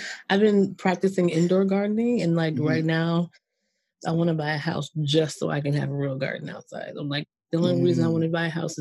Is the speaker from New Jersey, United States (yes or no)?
yes; New Jersey, United States; I grew up in Jersey.